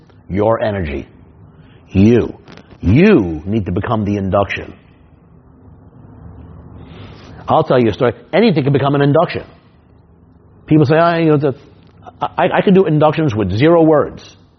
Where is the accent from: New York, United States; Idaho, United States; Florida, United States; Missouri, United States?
New York, United States; New York City; Yeah, I'm a New Yorker. Yeah, we don't really get along too good.